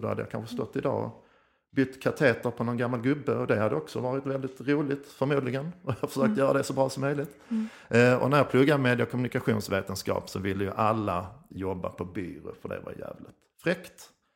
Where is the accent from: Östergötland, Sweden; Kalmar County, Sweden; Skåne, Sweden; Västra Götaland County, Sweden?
Skåne, Sweden; accent: Skånska; jag pratar ju skånska.